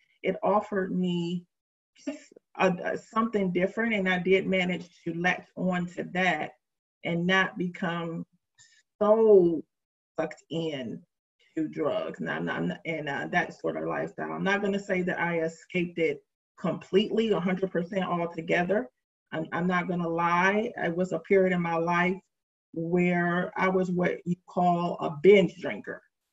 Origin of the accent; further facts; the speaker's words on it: Detroit, Michigan, United States; some of the circumstances that I experienced as a child growing up in Detroit were common.